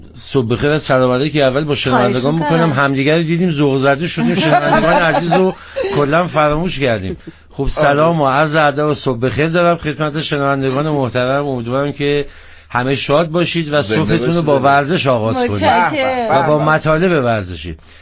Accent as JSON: {"language": "Persian", "region": "northern Iran", "country": "Iran", "said": "از اونجایی که من خودم هم شمالی هستم"}